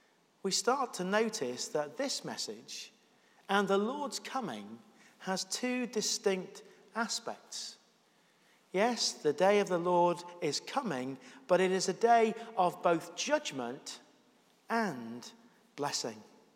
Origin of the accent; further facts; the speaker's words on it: England, United Kingdom; I felt, as an Englishman, ashamed.